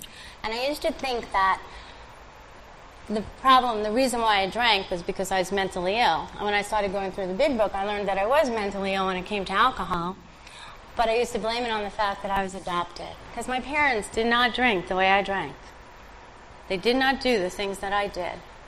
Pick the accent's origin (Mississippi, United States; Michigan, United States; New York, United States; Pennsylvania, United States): New York, United States; New York City; Growing up in Brooklyn, drinking was an activity.